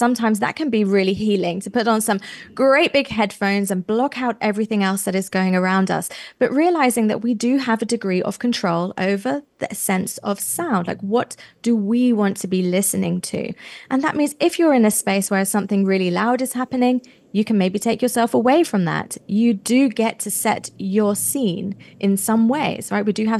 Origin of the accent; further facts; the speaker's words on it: England, United Kingdom; now in Durban, South Africa; So me growing up in England, the smell of sun cream that totally transports me to a holiday. Whereas now I'm living in Durban, sun cream is my everyday.